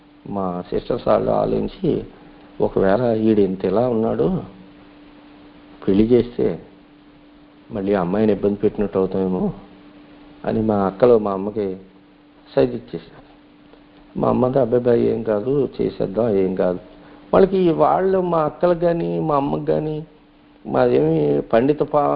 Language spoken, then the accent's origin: Telugu; Pulapalli, Andhra Pradesh, India; తర్వాత మరి నేను సైకిలే ఒకటే ఉండేది నాకు, మా పూలపల్లి మా స్వగ్రామం అక్కడి నుంచి పాలకొల్లు వచ్చేవాడిని.